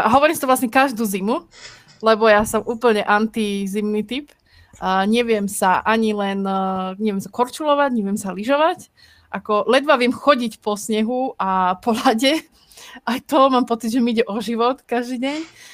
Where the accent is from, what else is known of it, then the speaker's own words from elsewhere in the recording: southern Slovakia, Slovakia; moved away as an adult; now in Finland; A teda ja pochádzam zo Slovenska, konkrétne z južného, krásneho, teplého Slovenska a študovala som vo Zvolene na lesníckej fakulte a neskôr som sa dostala do Fínska, kde som tiež študovala lesníctvo